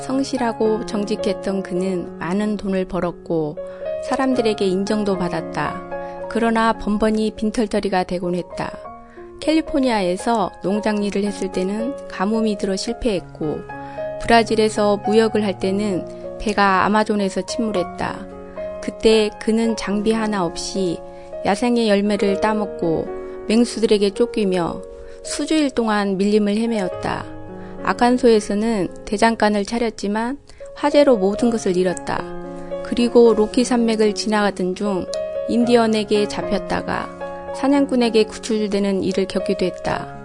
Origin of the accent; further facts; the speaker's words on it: Muju, North Jeolla, South Korea; 저는 고향이 무주인데요.